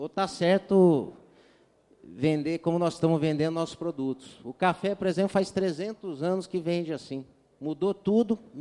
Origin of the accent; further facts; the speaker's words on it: Guaxupé, Minas Gerais, Brazil; sou aqui de Guaxupé, né?